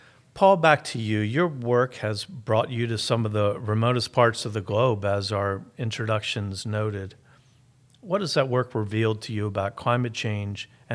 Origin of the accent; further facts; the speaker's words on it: Mid-Atlantic, United States; I grew up in the Mid-Atlantic area, around the Chesapeake Bay area, and blue crabs were the big deal there.